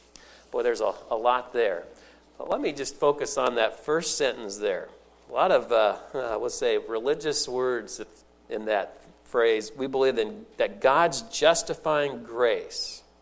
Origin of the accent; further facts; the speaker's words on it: Indianapolis, Indiana, United States; He moved to Indianapolis. We grew up around Indianapolis up and through part of high school. But on a couple of weekends a month, we would go back down to the farm